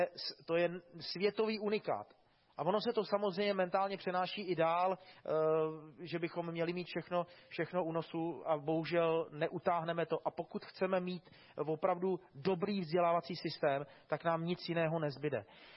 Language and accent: Czech; Jihlava, Vysočina Region, Czechia; Já jsem vyrůstal v Jihlavě